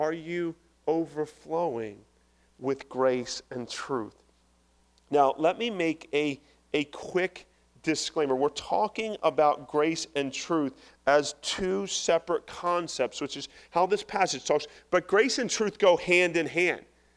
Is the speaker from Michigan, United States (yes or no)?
no; New Jersey, United States; I grew up in South Jersey.